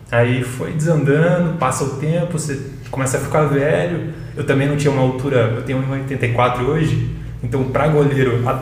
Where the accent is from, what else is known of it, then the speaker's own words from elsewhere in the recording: Londrina, Paraná, Brazil; born there; also born or lived in São José / Taubaté / Germany / Santos; Sim, eu nasci em Londrina, no Paraná.